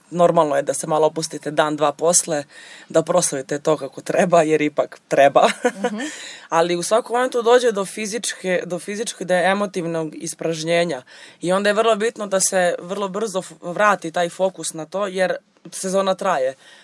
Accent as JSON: {"language": "Serbian", "town": "Vranje", "region": "Southern and Eastern Serbia", "country": "Serbia", "said": "ja sam iz Vranja, Vranje je mali grad"}